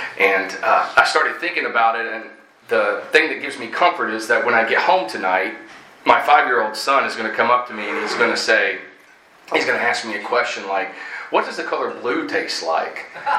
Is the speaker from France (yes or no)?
no; Chattanooga, Tennessee, United States; So, like Tom said, I grew up here in Chattanooga. I was really blessed, and I'm really grateful for my upbringing.